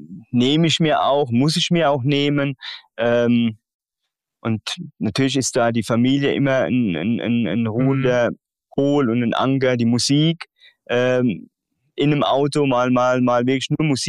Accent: Rhineland-Palatinate, Germany; Als Pfälzer gab es nichts anderes wurde auch nichts anderes zugelassen.

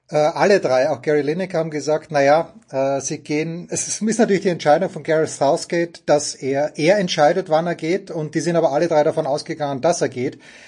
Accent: Austria; sage ich als Österreicher nochmal

